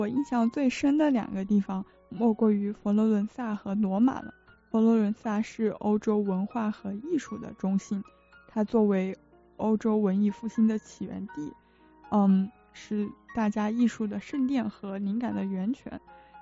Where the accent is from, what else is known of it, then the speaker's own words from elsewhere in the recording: China; 所以我们中国人也喜欢叫它翡冷翠